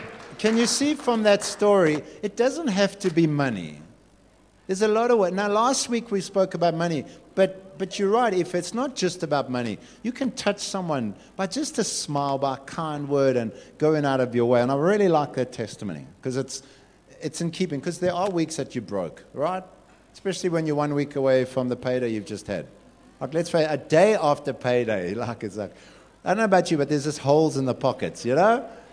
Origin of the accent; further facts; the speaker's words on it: Durban, KwaZulu-Natal, South Africa; born there; I mean, I was born in Durban, of all places, on the bluff.